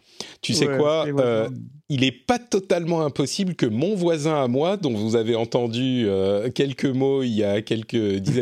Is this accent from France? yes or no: yes; Paris, Île-de-France, France; même si je suis un Parisien de cœur et de vie.